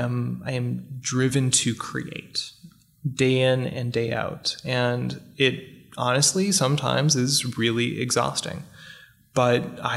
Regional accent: Minneapolis, Minnesota, United States; And Alex Soth, a Magnum photographer from my hometown, in Minneapolis, is up there as well for me.

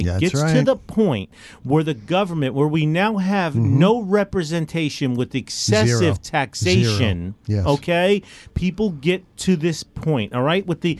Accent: Oklahoma, United States; I am from Oklahoma, and it's hard to believe how restrictive gun laws are here

